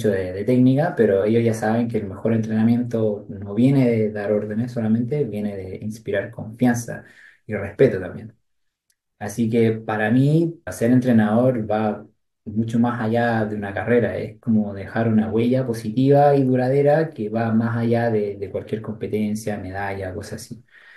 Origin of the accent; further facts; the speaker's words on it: Chile; más que nosotros como somos chilenos